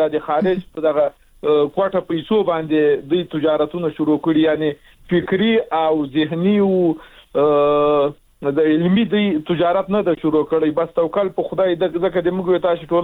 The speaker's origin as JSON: {"language": "Pashto", "region": "Logar", "country": "Afghanistan", "said": "د موږ د لوګر ولایت د یو داسې ولسوالۍ یو چې هغلته موږ خلک ټول په مهاجرت کې ژوند تېر کړی"}